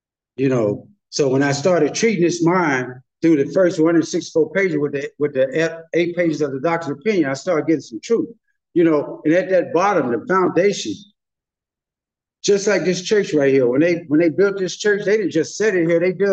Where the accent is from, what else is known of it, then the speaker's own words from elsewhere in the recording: Cleveland, Ohio, United States; moved away; I'm from Cleveland, Ohio. I moved to California in 85.